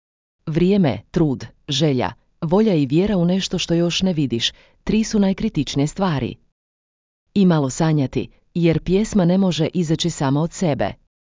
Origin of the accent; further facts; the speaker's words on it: Karlovac, Karlovac County, Croatia; Dolazim iz Karlovca. Cijeli život sam ovdje u Karlovcu većinom.